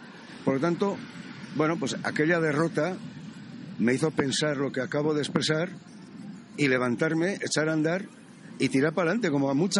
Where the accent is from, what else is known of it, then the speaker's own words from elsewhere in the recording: Basque Country, Spain; conocer las montañas de mi tierra, las montañas de Euskal Herria